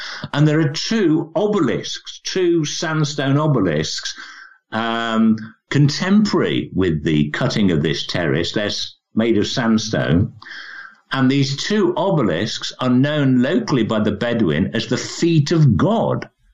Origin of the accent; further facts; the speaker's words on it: Birmingham, West Midlands, United Kingdom; My hometown is Birmingham, in not the one in Alabama, the Birmingham in the center of England. It's England's second biggest city.